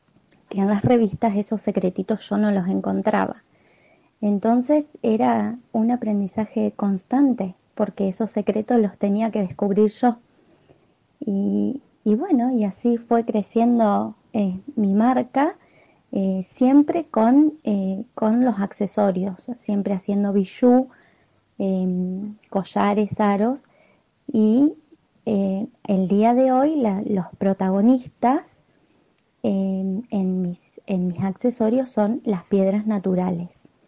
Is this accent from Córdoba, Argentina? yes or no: no; Paraná, Entre Ríos, Argentina; de Paraná Entre Ríos